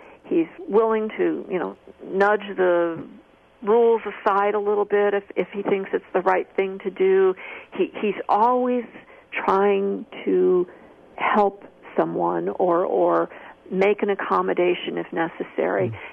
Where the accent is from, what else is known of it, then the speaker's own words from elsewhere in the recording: Chicago, Illinois, United States; I knew Chicago cops. I'm from Chicago originally, so all of these things kind of came into play.